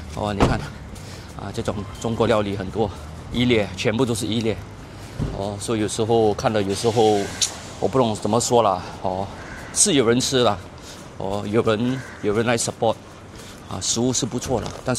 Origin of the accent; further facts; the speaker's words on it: Singapore; 但是你问我新加坡人，尤其是华人来讲